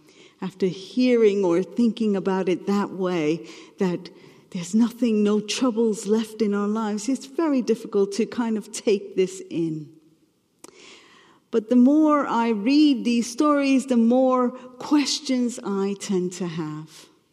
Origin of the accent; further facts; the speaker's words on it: United Kingdom; But being British, you would never tell me.